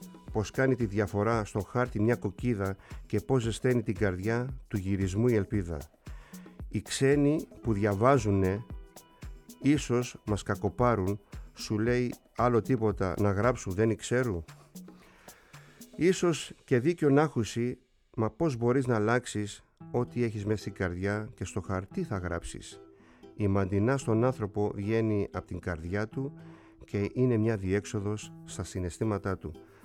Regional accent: Kasos, South Aegean, Greece; επειδή είμαι από την Κάσου

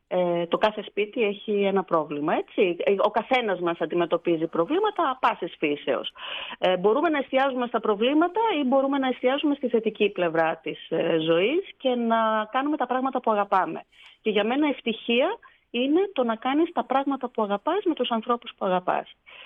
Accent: Kavala, East Macedonia and Thrace, Greece; Εγώ είμαι Καβαλιώτισσα. Είμαι από την όμορφη Καβάλα. Βέβαια δεν ζούμε πλέον στην Καβάλα.

